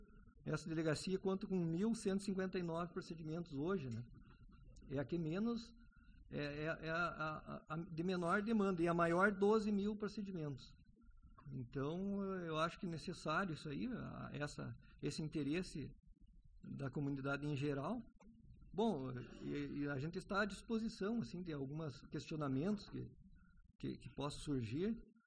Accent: Palmeira das Missões, Rio Grande do Sul, Brazil; uma cidade de onde eu venho, que é a Palmeira das Missões.

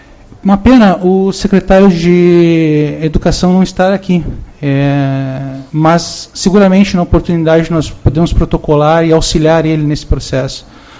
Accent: Brazil; Eu não pertenço à comunidade evangélica, com todo respeito, mas sou brasileiro, como todos vocês

